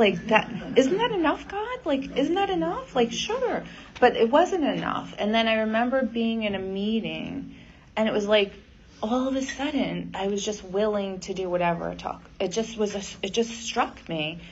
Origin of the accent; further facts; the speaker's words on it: Valley Cottage, New York, United States; compulsive overeater. I'm from Valley Cottage, New York.